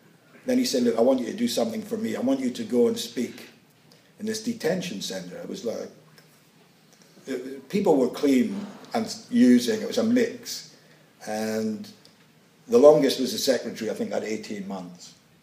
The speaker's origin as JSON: {"language": "English", "town": "Inverness", "region": "Scotland", "country": "United Kingdom", "lives_now": "London, United Kingdom", "said": "I come from Inverness, Ladbroke Grove I live now."}